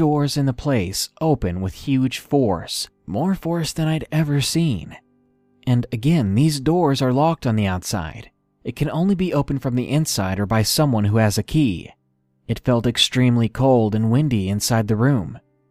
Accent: Prince Edward Island, Canada; I'm Canadian, but I'm from the smallest province in Canada.

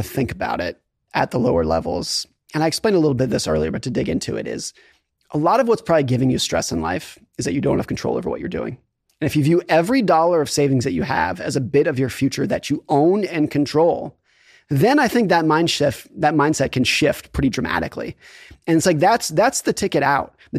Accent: Lake Tahoe, California, United States; So I grew up skiing in Lake Tahoe, California, and I was a competitive ski racer.

